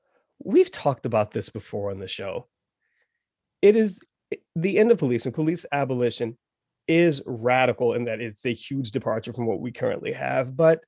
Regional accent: United States; I am American. I was born in America, raised here, mm-hmm.

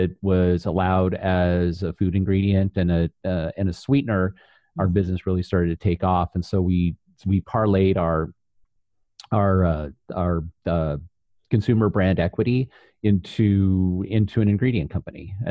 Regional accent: Colorado, United States; also born or lived in Wisconsin / Arizona / Los Angeles; now in Portland, United States; I was born in Wisconsin, and my parents moved to Colorado. And that's where I went to school and where I was raised. And then from Colorado, I moved to Arizona.

